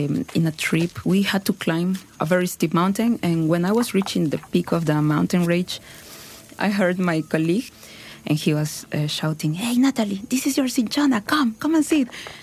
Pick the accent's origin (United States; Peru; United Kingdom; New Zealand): Peru; I am original from the Peruvian Amazon.